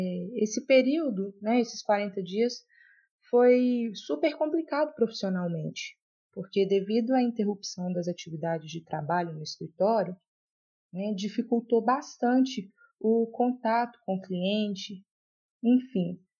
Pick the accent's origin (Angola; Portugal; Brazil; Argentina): Brazil; Curvelo, Minas Gerais; now in Sete Lagoas, Brazil; eu tenho 25 anos, sou da cidade de Curvelo, Minas Gerais, mas há 2 anos eu moro em Sete Lagoas